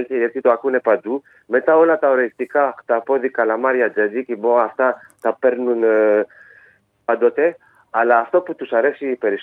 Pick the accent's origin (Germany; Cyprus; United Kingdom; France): France; Paris, Île-de-France; γεννήθηκαμε όλοι στο Παρίσι, αλλά και οι δύο γονείς από Ελλάδα ήρθαν πριν πολλά χρόνια και έτσι μεγαλώσαμε στη Γαλλία, αλλά με την ονοτροπία ελληνική.